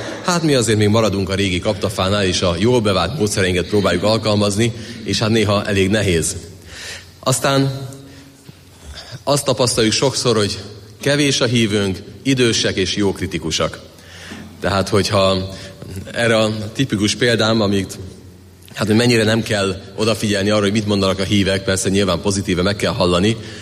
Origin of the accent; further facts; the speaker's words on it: Budapest, Hungary; a Kaposvári Egyházmegyét választottam budapestiként